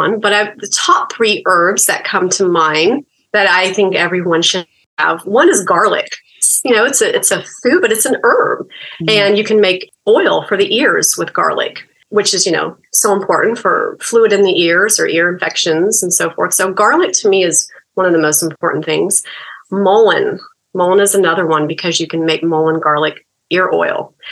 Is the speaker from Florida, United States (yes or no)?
yes; Florida, United States; I'm from Florida, actually, originally. So we camped in Ocala, Salt Springs, and that is definitely my most favorite memory growing up.